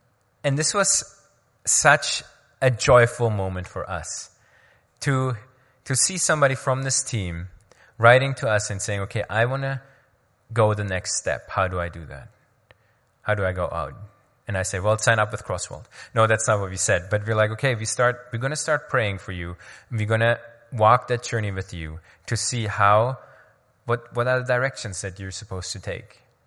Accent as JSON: {"language": "English", "country": "Germany", "tie": "born or raised there", "said": "when I grew up in Germany, we went to elementary school and they taught us about God and Abraham and all of those things."}